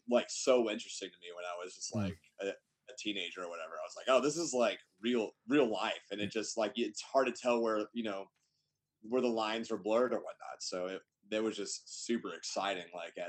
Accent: the South, United States; Man, it was like for me, like, growing up in the South, wrestling is like super big, like where I'm from.

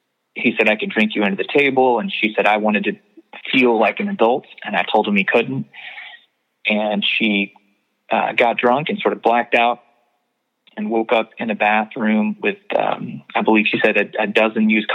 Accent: Knoxville, Tennessee, United States; I thought at one place I felt safe screening the documentary was in Knoxville, my hometown, because it's not, you know, I knew a lot of people there.

